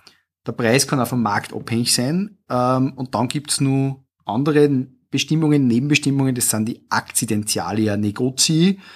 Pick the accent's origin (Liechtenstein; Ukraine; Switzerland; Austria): Austria